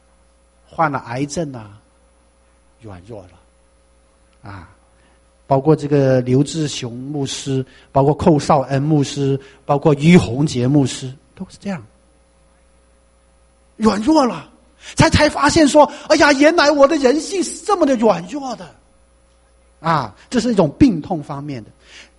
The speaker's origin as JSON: {"language": "Chinese", "region": "Guangdong", "country": "China", "first_language": "Cantonese", "second_language": "Chinese", "said": "所以我们这些广东人的这个口音呢，非常不，有时听起来非常不舒服。你说普通话，因为本身我们就不是说北方话长大的背景，对不对？我们做多数是学粤语，说粤语的"}